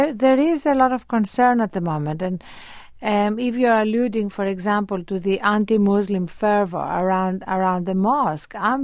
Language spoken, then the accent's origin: English; Athens, Attica, Greece; now in United States; as an immigrant, because I was brought up in Athens